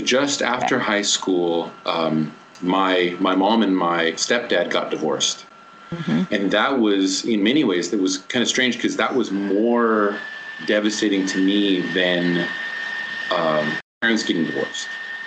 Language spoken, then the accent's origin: English; West Coast, United States; I grew up in the West Coast of the United States.